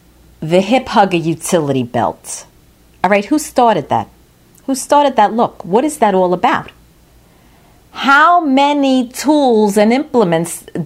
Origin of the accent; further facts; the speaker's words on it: New York, United States; So we're from New York.